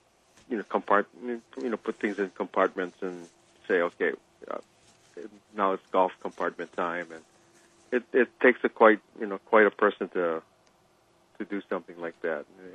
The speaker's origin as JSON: {"language": "English", "country": "United States", "said": "And of course, I'm a American homer, so I'm picking"}